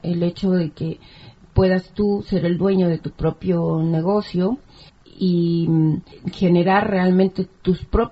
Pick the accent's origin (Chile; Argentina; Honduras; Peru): Peru; un grupo de inmigrantes, yo soy inmigrante también, soy de Perú